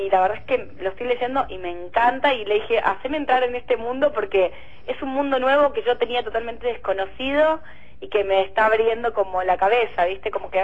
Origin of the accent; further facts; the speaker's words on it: Rosario, Santa Fe, Argentina; yo que soy rosarina, la verdad es que me siento como un poco en Rosario.